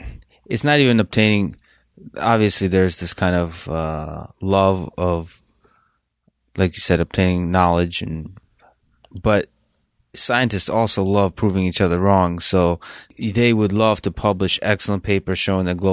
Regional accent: Russia; Like when I grew up in Russia, it's more common to just argue and yell with your family about politics.

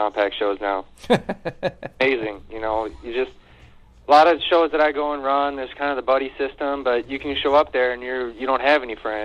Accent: Waterloo, Illinois, United States; Well, my hometown derby is Waterloo, Illinois, and that's in about a month.

